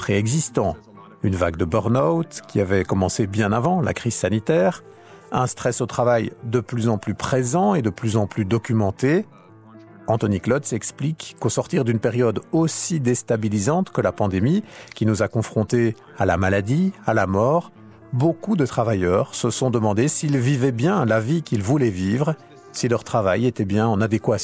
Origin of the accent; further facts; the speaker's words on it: Belgium; Le phénomène observé aux États-Unis est-il identique chez nous en Belgique ?